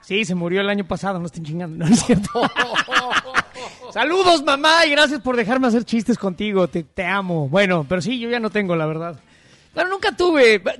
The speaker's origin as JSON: {"language": "Spanish", "country": "Mexico", "tie": "born or raised there", "moved": "yes", "lives_now": "United States", "said": "Correcto, llevo veintitantos años viviendo en Estados Unidos, pero no, o sea, culturalmente soy mucho más mexicano que ninguna otra cosa."}